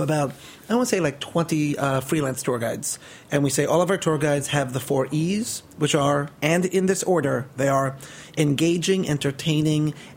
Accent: Brooklyn, New York, United States; I'm a hipster from Ditmas Park in Flatbush. I'm very proud of it because I own it.

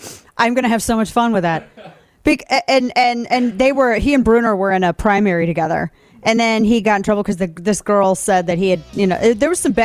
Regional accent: Missouri, United States; These are two senators from my home state of Missouri.

